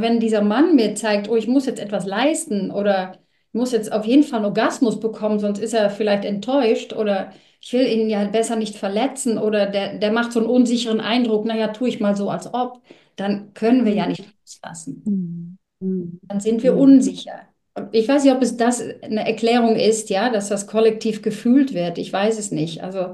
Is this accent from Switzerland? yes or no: no; Netherlands; German is a second language; bin ja Niederländerin